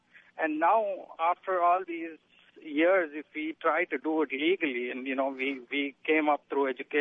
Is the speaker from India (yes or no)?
yes; India; I'm from India, so I can talk from an Indian perspective.